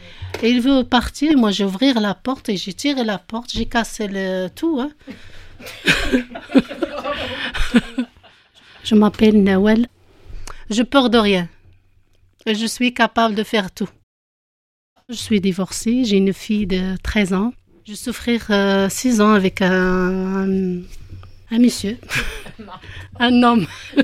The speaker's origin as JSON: {"language": "French", "country": "Morocco", "second_language": "French", "lives_now": "Toulouse, France", "said": "Je suis marocaine, d'origine marocaine. Je suis française. J'habite à Toulouse."}